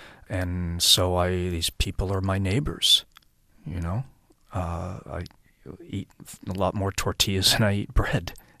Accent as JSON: {"language": "English", "country": "United States", "said": "let's face it, I'm an American."}